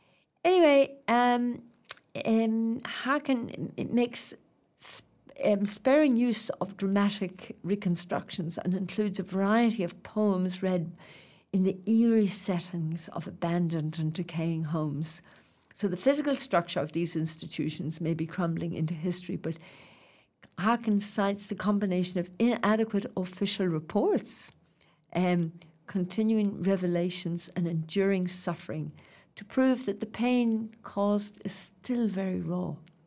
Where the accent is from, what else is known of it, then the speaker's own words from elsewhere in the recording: Ulster, Ireland; I come from County Monaghan